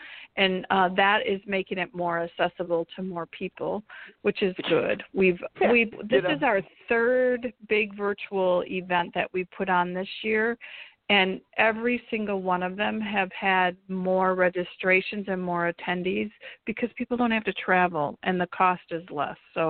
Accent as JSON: {"language": "English", "region": "Wisconsin", "country": "United States", "tie": "born or raised there", "said": "in my home state of Wisconsin"}